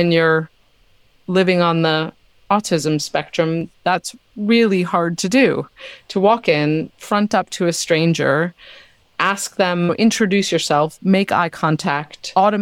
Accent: New York City, New York, United States; had I stayed in my small world that I grew up in New York City, to be quite honest. I grew up in an affluent neighborhood, in an affluent school

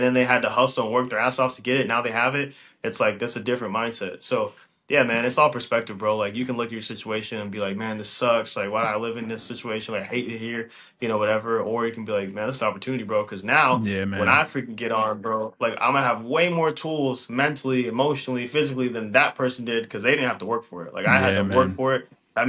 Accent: Chino Hills, California, United States; I grew up in Chino Hills.

